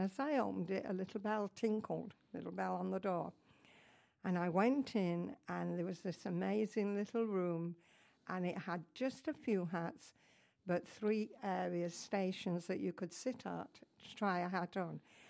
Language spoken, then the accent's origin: English; North West England, United Kingdom; now in United States; And I grew up around the English Lake District, but I never experienced black shot ice.